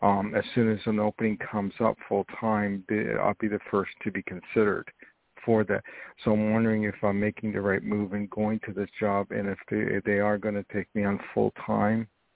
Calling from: New York, United States; I'm calling from New York.

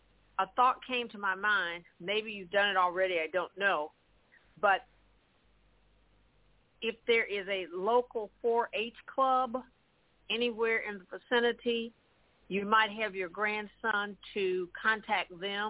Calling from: St. Louis, Missouri, United States; from St. Louis

